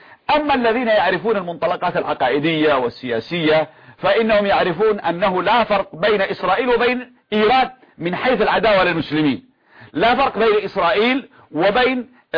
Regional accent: Yemen

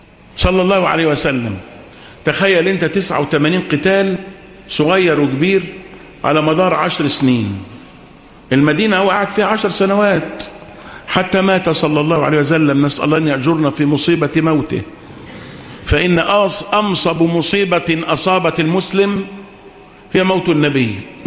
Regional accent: Egypt; احنا مصريين ناس أهل حريات

